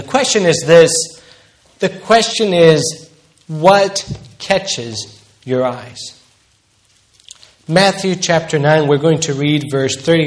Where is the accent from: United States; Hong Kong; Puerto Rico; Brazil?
Brazil; I grew up in Brazil to a missionary family there, so I know the language and the culture.